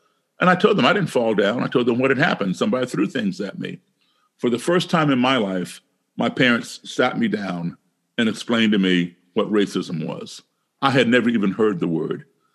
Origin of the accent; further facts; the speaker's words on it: Baltimore, Maryland, United States; Baltimore, my hometown